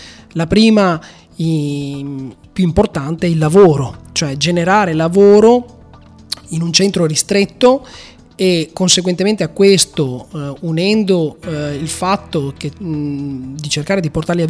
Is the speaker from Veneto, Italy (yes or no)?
yes; Rovigo, Veneto, Italy; born there; io sono nato e risiedo a Rovigo e poi un po' per esigenze lavorative vivo anche un po' a Bologna insieme a mia moglie.